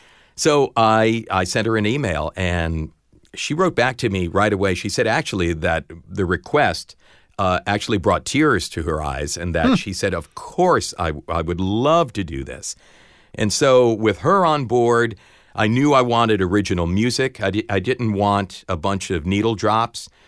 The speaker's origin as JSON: {"language": "English", "town": "Waterbury", "region": "Connecticut", "country": "United States", "tie": "born or raised there", "said": "and in my hometown in Waterbury, Connecticut."}